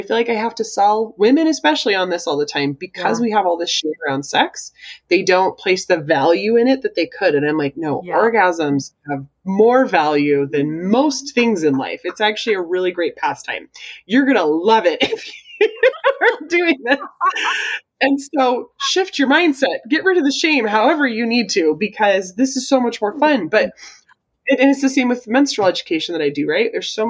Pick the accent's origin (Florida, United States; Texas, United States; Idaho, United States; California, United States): Idaho, United States; I grew up in Idaho, which is a very practical state.